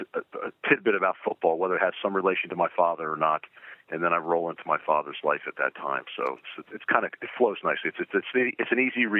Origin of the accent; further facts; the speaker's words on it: Pittsburgh, Pennsylvania, United States; born there; also born or lived in Baltimore; My sister Janice and I were both born in Pittsburgh in the South Hills area. And, you know, when my father got picked up by the Baltimore Colts, we all moved down here to Baltimore